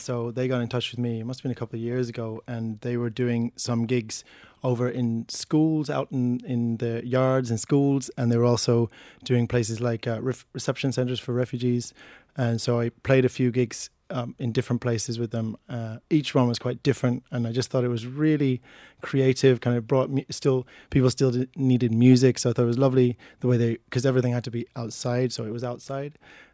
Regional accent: Tanzania; also born or lived in Spain; I'm Irish, but I was raised in East Africa in Tanzania. And … And then as an adult, I was living in Spain for years.

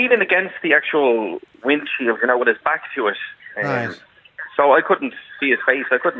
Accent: Dún Laoghaire, Leinster, Ireland; now in Arklow, Ireland; I'm from Dunleary, but I'm living in Arklow.

